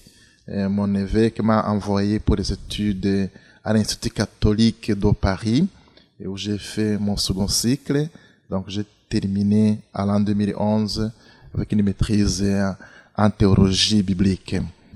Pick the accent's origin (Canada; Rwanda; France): Rwanda; Kigali; born there; je suis né au Rwanda, à Kigali, et je suis prêtre du diocèse de Kigali, au Rwanda, toujours.